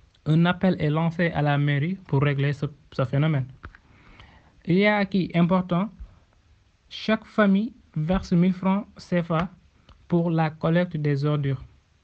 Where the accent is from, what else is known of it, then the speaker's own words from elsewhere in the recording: Rao, Saint-Louis, Senegal; Je suis de Rao. En effet, Rao est un gros village situé à 19 km de la ville de Saint-Louis du Sénégal.